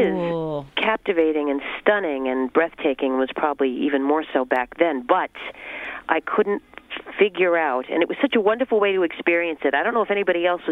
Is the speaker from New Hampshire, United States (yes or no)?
no; Tuckahoe, New York, United States; So, you know, she lived in Tuckahoe, and I grew up in Tuckahoe